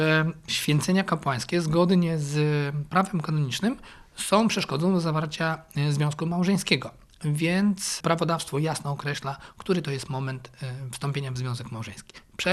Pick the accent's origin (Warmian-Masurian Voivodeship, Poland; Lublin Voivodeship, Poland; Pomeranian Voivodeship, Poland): Warmian-Masurian Voivodeship, Poland; Pieniężno; also born or lived in Braniewo; Ja pochodzę z województwa warmińsko-mazurskiego, urodziłem się w Braniewie, wychowałem w Pieniężnie